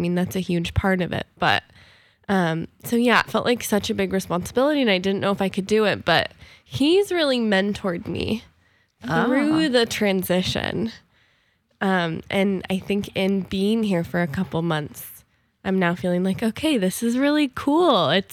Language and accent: English; Seattle, Washington, United States; Well, I grew up in Seattle. I grew up in West Seattle, just over the boat.